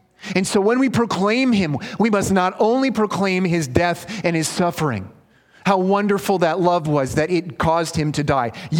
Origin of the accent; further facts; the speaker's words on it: Canada; That's like saying from A to Z, or A to Z. I'm a Canadian. A to Z.